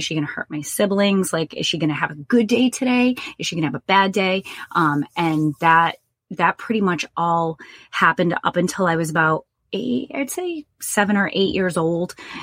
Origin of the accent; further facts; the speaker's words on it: New Bedford, Massachusetts, United States; So I am originally from New Bedford, Massachusetts, and anyone who knows anything about New Bedford, Whaling City, capital of the world, awesome place to visit, great, great community. Growing up, it wasn't that great.